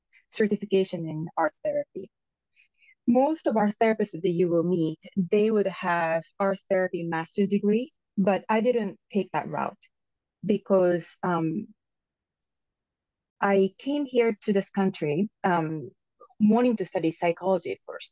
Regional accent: Japan; now in United States; I'm an immigrant from Japan, and I moved to the United States 25 years ago.

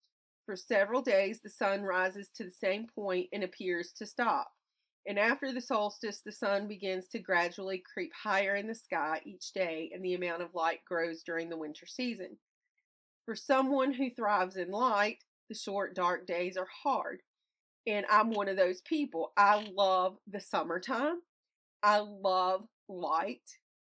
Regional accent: American South, United States; now in Pennsylvania, United States; And also because it's cold and I'm from the American South and I like heat. That's why I like summer. And living now in Pennsylvania, I really struggle with the cold in the winter.

